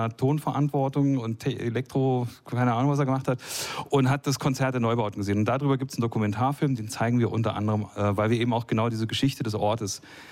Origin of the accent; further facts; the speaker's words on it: Germany; Ich war Zonenrandgebiet Wessi, aber immerhin doch noch Wessi. Also 6 Kilometer vorm Zaun quasi groß geworden.